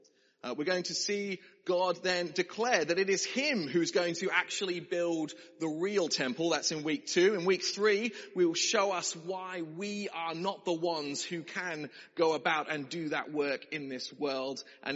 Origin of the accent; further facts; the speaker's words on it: Australia; If you don't know me, I'm from Australia.